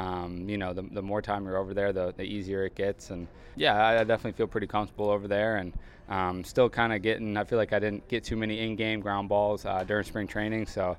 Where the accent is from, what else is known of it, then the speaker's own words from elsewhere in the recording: Wisconsin, United States; growing up in Wisconsin, I have played in some pretty cold games.